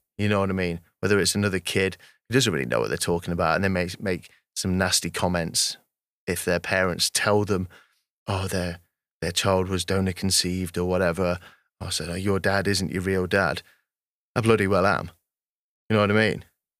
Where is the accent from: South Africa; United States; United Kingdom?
United Kingdom; England; I do feel very passionate about that just as much as I do that I'm English.